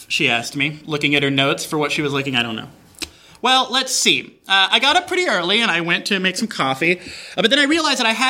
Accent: Texas, United States; I'm from Texas.

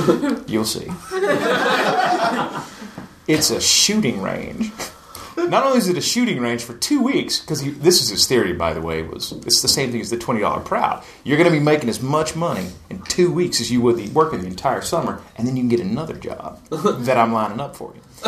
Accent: Tennessee, United States; I grew up in East Tennessee, like in the hills and valleys. … which means nothing to most people

